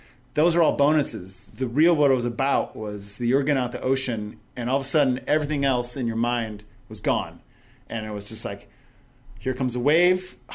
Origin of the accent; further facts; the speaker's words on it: Detroit, Michigan, United States; I was from Detroit, Michigan. So, you know, Lake Huron, that's on the east side of the state.